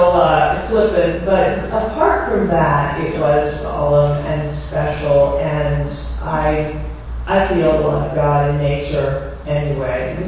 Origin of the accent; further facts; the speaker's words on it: Ohio, United States; When I was growing up in Ohio, I used to go every summer to a Presbyterian church camp that was called Kirkmont